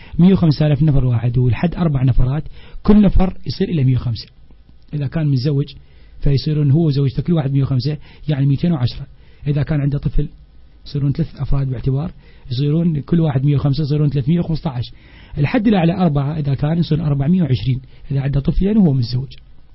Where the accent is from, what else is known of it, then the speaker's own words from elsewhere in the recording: Basra, Basra Governorate, Iraq; احنا ولد البصره مثل ما تفضل، واحنا ولد العراق كله صورة عامة